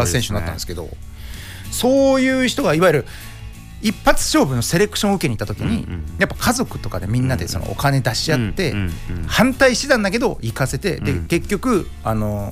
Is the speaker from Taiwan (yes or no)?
no; Numazu, Shizuoka, Japan; ね、私の故郷である静岡県沼津市の